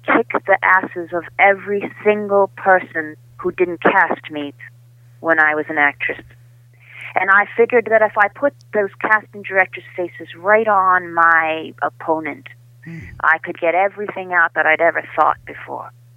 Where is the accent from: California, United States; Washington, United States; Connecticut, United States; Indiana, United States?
Connecticut, United States; I grew up in Connecticut.